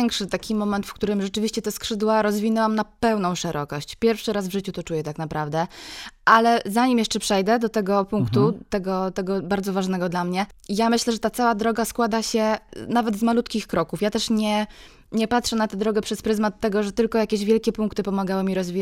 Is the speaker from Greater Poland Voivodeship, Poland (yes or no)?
no; Łańcut, Subcarpathian Voivodeship, Poland; Tak, pochodzę z Łańcuta konkretnie, chociaż Rzeszów to też jest moje miasto, moje mówię w cudzysłowie.